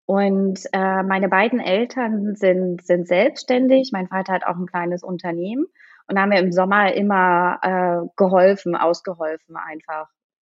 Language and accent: German; Lower Saxony, Germany; now in Zurich, Switzerland; Ich lebe aktuell in der Schweiz, im schönen Zürich, komme aber aus Deutschland, bin in der Nähe von Wolfsburg aufgewachsen, in einer ganz, ganz kleinen Stadt mit viel Land drumherum.